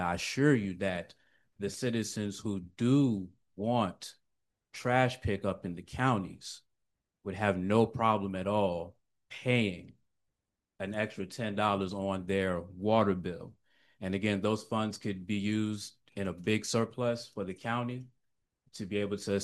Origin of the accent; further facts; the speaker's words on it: Virginia Beach, Virginia, United States; I'm originally from Virginia, north of Virginia, Virginia Beach.